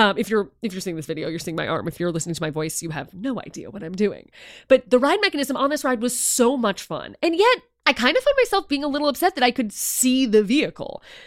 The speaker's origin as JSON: {"language": "English", "town": "Chicago", "region": "Illinois", "country": "United States", "said": "I held him down because I'm from Chicago and I know how to eat some heavy food"}